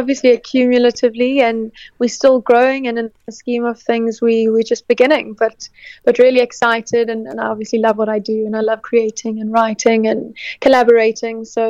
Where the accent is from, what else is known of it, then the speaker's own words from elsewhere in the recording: South Africa; now in London, United Kingdom; I was born in South Africa. I grew up in South Africa. My dad was born in Scotland, so London and the UK has always also been our home. My brothers went to school here, but South Africa is definitely home for me. My parents still live there.